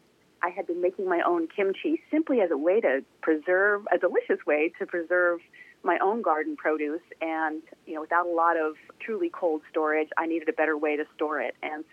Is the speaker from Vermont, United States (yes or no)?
yes; Vermont, United States; I grew up in Vermont, and yeah, grew up in a family that where we very much grew most of the fruits and vegetables that we ate throughout the year.